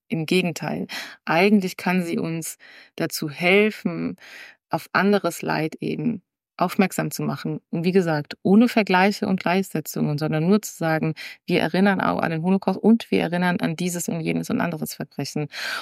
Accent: Canada; sondern das gehört zu uns als Kanadier so.

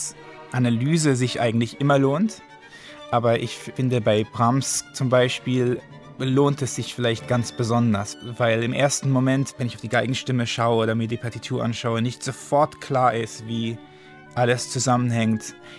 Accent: Italy; first language German; Denn ich bin ja in Italien geboren und aufgewachsen. Aber meine Muttersprache ist Deutsch. Ich habe immer im Deutsch mit meinen Eltern geredet.

